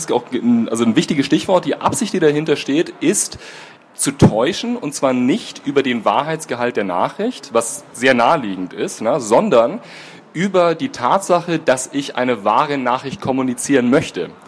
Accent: Munich, Bavaria, Germany; ich komme aus München, bin dort tätig als wissenschaftlicher Mitarbeiter am Lehrstuhl Niederrümelin.

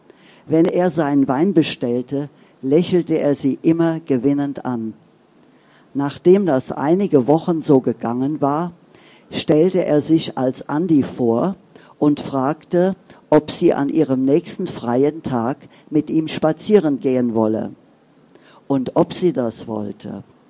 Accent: Bavaria, Germany; Ich komme aus Bayern, da pflegt man so zu grüßen.

